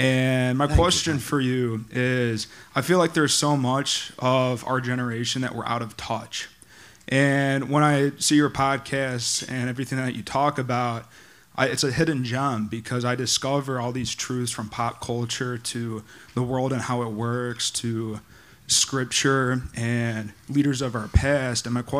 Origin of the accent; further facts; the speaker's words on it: Illinois, United States; from the Chicagoland suburbs.